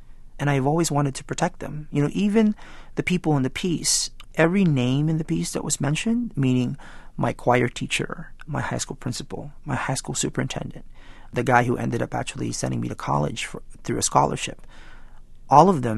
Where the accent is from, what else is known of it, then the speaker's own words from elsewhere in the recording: California, United States; I grew up in California and right around Proposition 187